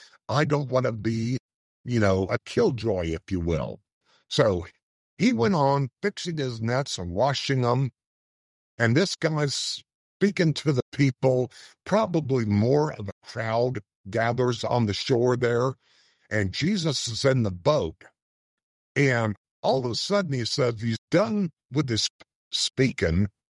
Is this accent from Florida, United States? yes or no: yes; Florida, United States; now, I grew up in Florida, and I saw them clean out fishing nets before